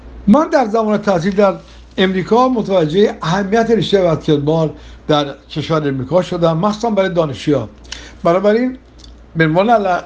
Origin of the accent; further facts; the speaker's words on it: Tehran, Tehran Province, Iran; born there; در 1 مهر 2016 در تهران به دنیا آمدم، تحصیلاتم رو تا مقطع لیسانس در ایران و بعد برای دریافت فوق لیسانس MBA به امریکا رفتم و پس از دریافت ماده خودم به ایران برگشتم.